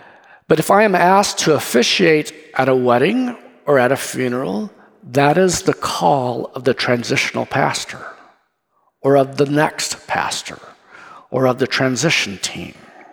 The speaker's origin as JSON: {"language": "English", "region": "Kansas", "country": "United States", "said": "people ask me, where are you from? I proudly tell them, I'm from Kansas. I choose to be a Kansan."}